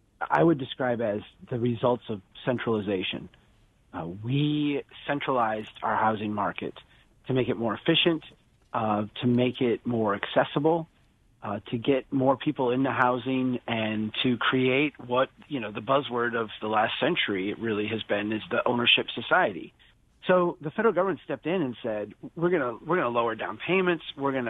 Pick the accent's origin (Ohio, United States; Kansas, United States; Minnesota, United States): Minnesota, United States; Brainerd; when we look at homeowners across Duluth, across my hometown of Brainerd, across really any city